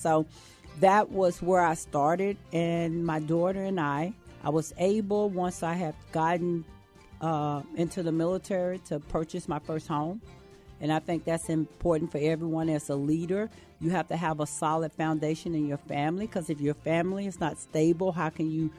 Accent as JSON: {"language": "English", "town": "Pine Bluff", "region": "Arkansas", "country": "United States", "said": "I'm from Pine Bluff, Arkansas. I'm the fourth child, middle child. I have four sisters and two brothers. I come from a humble beginning."}